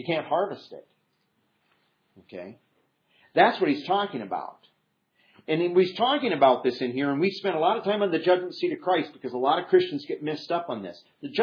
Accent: Iowa, United States; Growing up in Iowa, there were all kinds of farmers where I grew up that had land in CRP.

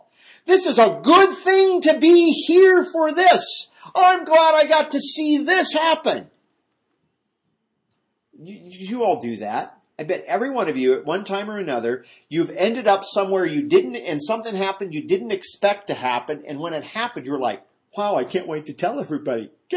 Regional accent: Midwest, United States; Growing up in the Midwest, you know, we had lots of electrical storms out there in the summer.

